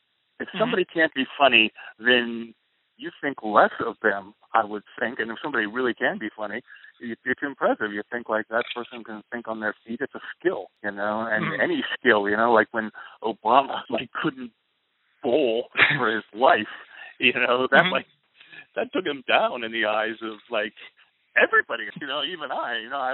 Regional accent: United States; he is the president of the United States, and I'm an American, so fuck it.

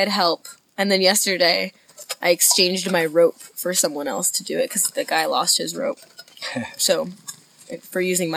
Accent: New York City, New York, United States; I'm from New York City.

